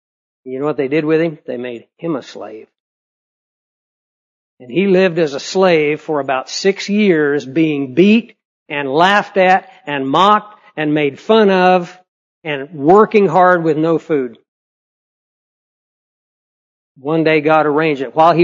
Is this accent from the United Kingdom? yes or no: yes; Scotland, United Kingdom; By the way, being Scottish, when I hear bagpipes, my blood begins to boil. I want to go to battle.